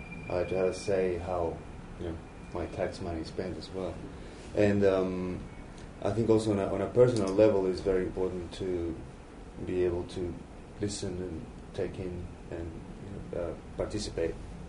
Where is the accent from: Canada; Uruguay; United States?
Uruguay; moved away as an adult; I'm from Uruguay, and I recently moved to this country